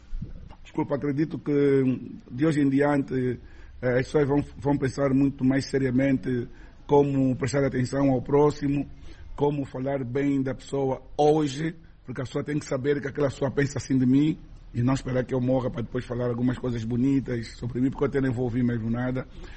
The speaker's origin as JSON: {"language": "Portuguese", "region": "Luanda", "country": "Angola", "said": "Porque eu sou do Rangel"}